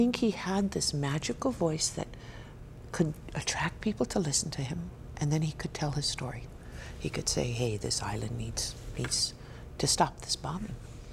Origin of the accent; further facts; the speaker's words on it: Foster Village, Hawaii, United States; now in Hilo, United States; I grew up on Oahu in a rural area right across from Radford High School in a little village called Foster Village.